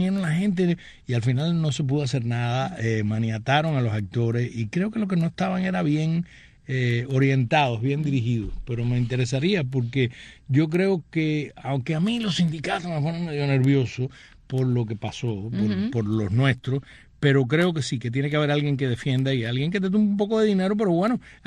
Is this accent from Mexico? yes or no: no; Cuba; como un cubano